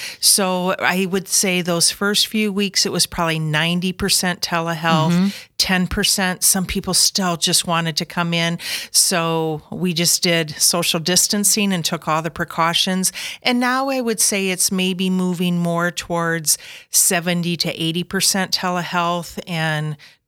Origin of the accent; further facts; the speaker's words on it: Sioux Falls, South Dakota, United States; So I am from Sioux Falls.